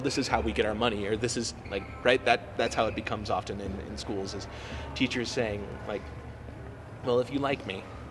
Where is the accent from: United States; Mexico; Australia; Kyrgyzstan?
United States; Illinois; now in Colorado, United States; Because I grew up in Illinois, I taught in Florida, I taught in Philadelphia, and then I studied up in Boston, and now I'm here in Colorado.